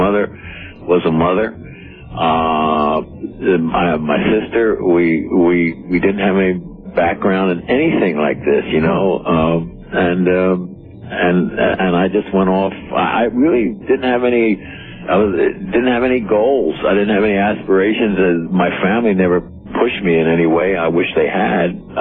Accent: Philadelphia, Pennsylvania, United States; I was brought up in Philadelphia, born and bred, raised there from, you know, zero to about 18 when I finished college.

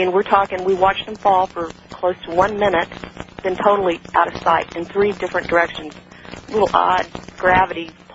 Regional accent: Destin, Florida, United States; I know over in the Panhandle, I'm from Destin, so I'm real familiar with it.

